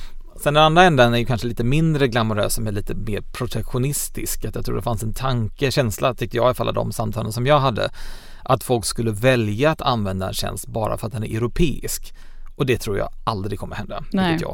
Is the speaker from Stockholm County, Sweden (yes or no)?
no; Malmö, Skåne, Sweden; jag tror inte att någon dansk under några som helst omständigheter skulle godkänna en Malmöbo som dansk